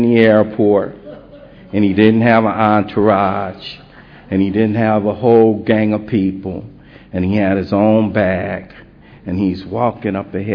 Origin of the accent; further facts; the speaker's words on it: Los Angeles, California, United States; I'm from South Central Los Angeles, and my mother was on welfare in the 60s.